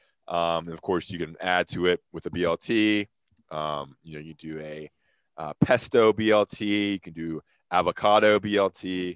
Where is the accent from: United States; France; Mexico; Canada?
United States; the South; I'm into food and I cook a lot and I'm from the South.